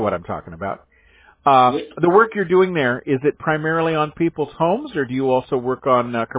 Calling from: California, United States; I'm calling you from Orange County, California. We are right around the corner from Google.

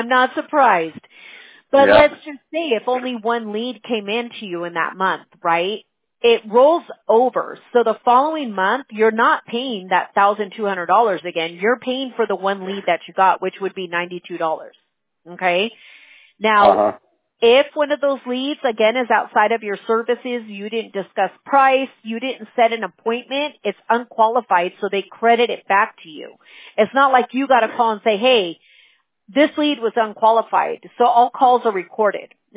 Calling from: California, United States; We're in California. We're out here in the West Coast, Sound Valley.

